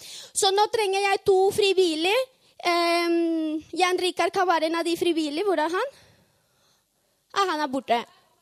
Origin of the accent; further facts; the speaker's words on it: Colombia; Norwegian is a second language; now in Norway; Jeg kommer fra Colombia, og så har bodd i Norge snart 5 år.